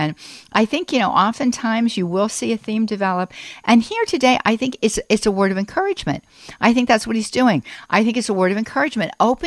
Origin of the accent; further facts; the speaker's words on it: Florida, United States; us, folks, we're from Florida, so we talk Florida